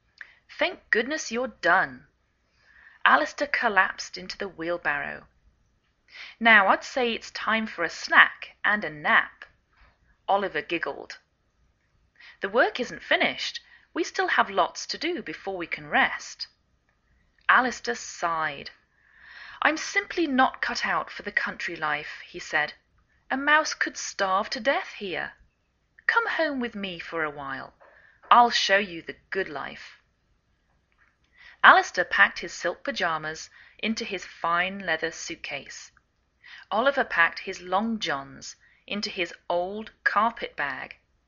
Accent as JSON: {"language": "English", "region": "England", "country": "United Kingdom", "lives_now": "United States"}